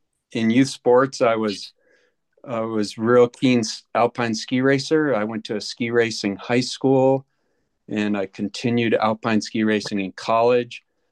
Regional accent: Maine, United States; moved away as an adult; now in Boulder, United States; well, I moved here myself. I'm from Maine, back on the East Coast. I moved here in the early 90s to be part of the cycling culture here in Boulder.

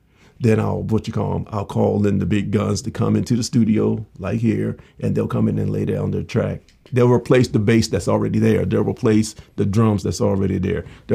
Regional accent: St. Michaels, Maryland, United States; My grandfather, I grew up in St. Michael's. My grandfather lived right next door to us

